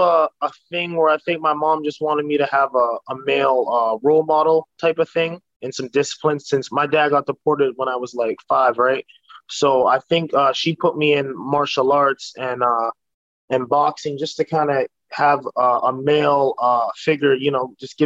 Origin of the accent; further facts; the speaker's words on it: Calgary, Alberta, Canada; I grew up in Calgary, Alberta, Canada.